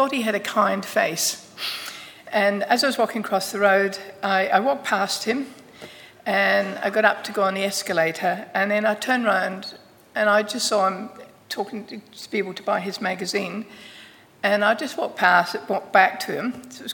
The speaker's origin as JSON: {"language": "English", "region": "Scotland", "country": "United Kingdom", "said": "being a Scot, I thought, my lucky day."}